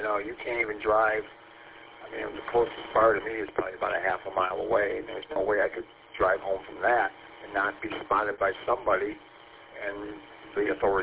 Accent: St. Clair Shores, Michigan, United States; How many times I grew up in St. Clair Shores and how many times I had to party. I'd party out in Wayne Westland area

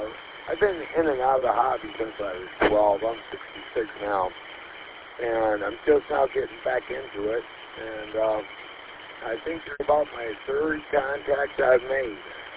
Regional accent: Saginaw, Michigan, United States; also born or lived in Texas; I said I moved back from Texas. I'm from Saginaw. I moved to Texas, and I got in a real bad car accident, and I decided I'd rather come back here and be around family and friends

